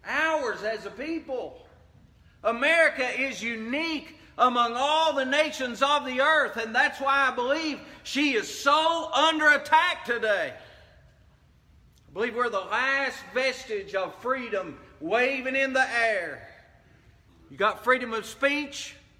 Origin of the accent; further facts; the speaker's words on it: United States; I want to say, as an American, there's some things that are ours, uniquely as a nation